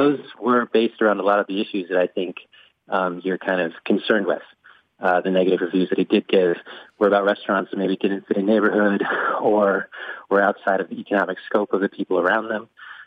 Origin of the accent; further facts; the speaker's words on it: Los Angeles, California, United States; I'm from Los Angeles, also lived there a bunch of the time of my life.